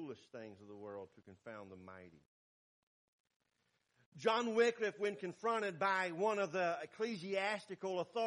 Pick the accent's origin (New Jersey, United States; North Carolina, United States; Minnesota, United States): North Carolina, United States; In the little town that I grew up in North Carolina, there were about 200 Baptist churches.